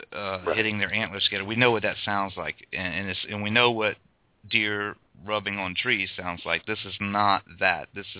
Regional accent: Morgan City, Louisiana, United States; I'm originally from Morgan City, Louisiana, so I have an idea

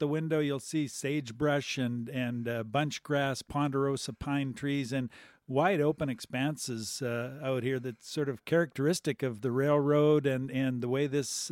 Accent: British Columbia, Canada; when I travel around the world and I say, you know, I'm from British Columbia

